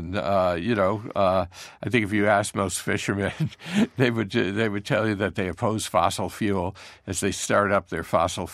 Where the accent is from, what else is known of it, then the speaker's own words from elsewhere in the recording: New England, United States; I grew up on the Connecticut River. I had no idea there used to be salmon there.